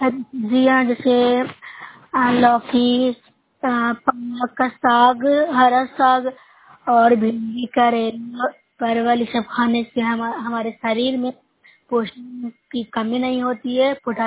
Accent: Bihar, India; मैं न्यू सराय ब्लॉक से हूँ, जिला नालंदा से निवासी हूँ।

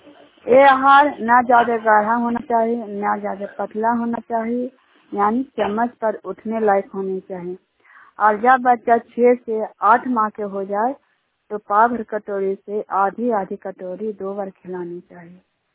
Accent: Juniyar, India; Junior गांव के रहने वाली हूँ।

